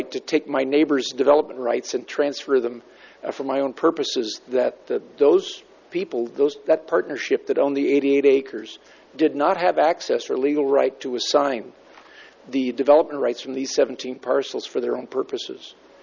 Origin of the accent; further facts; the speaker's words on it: Nipomo, California, United States; I'm from Napomo.